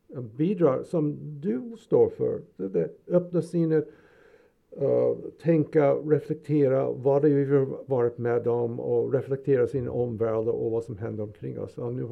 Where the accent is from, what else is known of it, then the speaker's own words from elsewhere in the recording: Rochester, New York, United States; på min gamla high school i Rochester, New York, där jag kommer ifrån